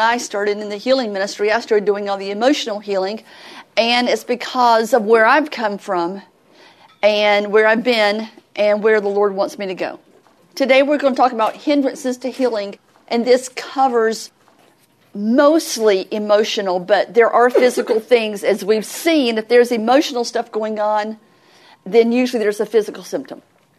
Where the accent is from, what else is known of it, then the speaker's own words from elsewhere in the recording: the South, United States; accent: Southern; also born or lived in West; Well, my accent used to be a lot worse than it is now. But I was judged as ignorant because I had a very deep southern accent.